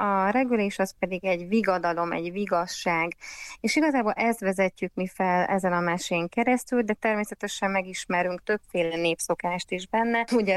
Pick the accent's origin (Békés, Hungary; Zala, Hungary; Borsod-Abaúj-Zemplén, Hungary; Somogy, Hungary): Zala, Hungary; én amúgy zalai származású vagyok, és ez egy dél-zalai szokás